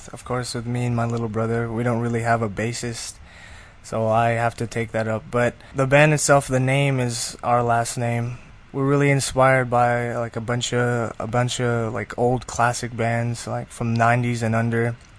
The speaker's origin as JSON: {"language": "English", "town": "Walla Walla", "region": "Washington", "country": "United States", "tie": "born or raised there", "said": "growing up in Walla Walla, Washington, actually. It's a really quiet place. A lot of farmland, and you do not really see any, music stores around."}